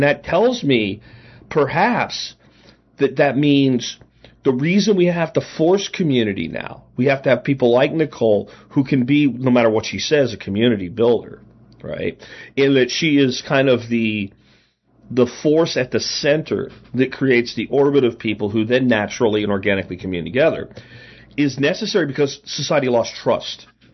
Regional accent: Pennsylvania, United States; also born or lived in Florida; Growing up in rural Pennsylvania, once we moved from Florida, the place had a very tight-knit community. There were ethnic divisions, but they were all fanciful and fun because everybody just considered themselves a coal regioner first.

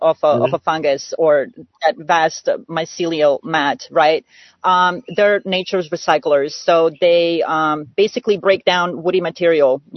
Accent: Croatia; Well, I'm from Croatia, which is ex-Yugoslavia. And when we were kids, we lived out in the country.

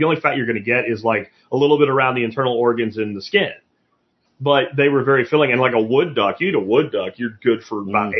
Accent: Pennsylvania, United States; growing up in Pennsylvania, we did a lot of grouse and pheasant hunting.

